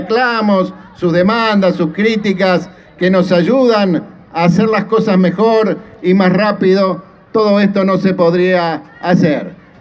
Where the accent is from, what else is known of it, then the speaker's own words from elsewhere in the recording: Santa Fe, Argentina; en una ciudad que nos hace sentir orgullosos como santafesinos. Volvemos a tener una gran capital, como se merece esta gran provincia de Santa Fe